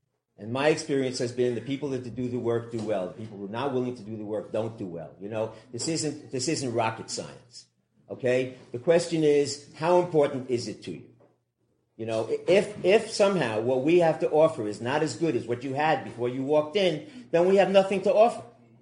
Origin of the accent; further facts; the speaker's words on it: New York City, New York, United States; I grew up in New York City. I had a wonderful family. There were no alcoholics in my family. I grew up in a Jewish family in New York with a mother and father, a grandfather who was a rabbi who lived in our house.